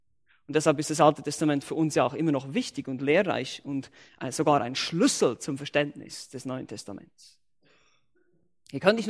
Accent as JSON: {"language": "German", "country": "Switzerland", "said": "Ich meine, ich bin aus der Schweiz, wir haben sehr viele Berge da."}